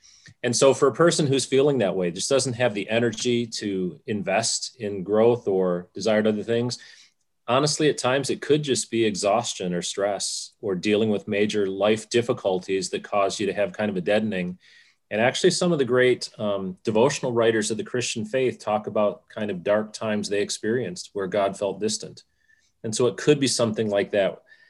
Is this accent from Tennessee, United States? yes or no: no; Michigan, United States; also born or lived in Wisconsin; And both Amy and I grew up in Michigan. We lived in Wisconsin for 8 years after we were married.